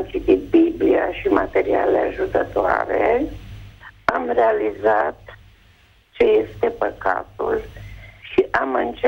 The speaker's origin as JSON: {"language": "Romanian", "town": "Turda", "region": "Cluj County", "country": "Romania", "said": "sunt ardeleancă din Turda, am 72 de ani."}